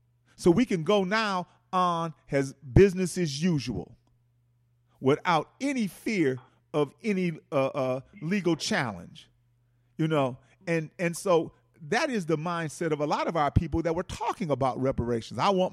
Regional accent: Milwaukee, Wisconsin, United States; because I know I'm from Milwaukee and it was done in Milwaukee, you know.

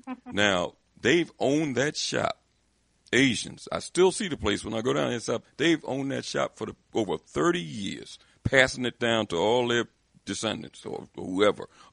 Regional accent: Philadelphia, Pennsylvania, United States; his uncle owned a sandwich shop in my neighborhood down in South Philadelphia. I'm from Philadelphia here, Pennsylvania.

